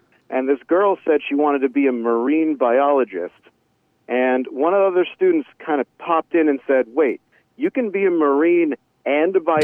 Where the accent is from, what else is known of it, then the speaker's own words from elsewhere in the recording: New York City, New York, United States; I'm from Queens, New York City, sir.